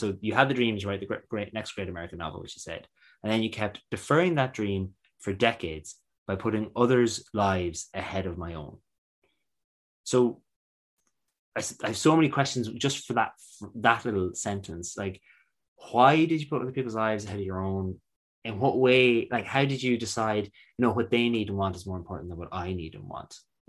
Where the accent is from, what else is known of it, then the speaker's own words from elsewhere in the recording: Ireland; I grew up in Ireland